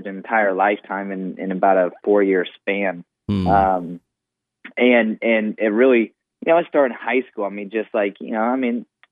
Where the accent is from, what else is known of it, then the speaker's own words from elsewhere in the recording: Aledo, United States; Ended up moving up to my hometown, Aledo, again.